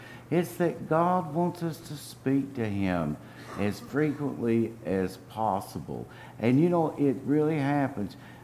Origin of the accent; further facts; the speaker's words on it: Kentucky, United States; It took place in my home state in old Kentucky.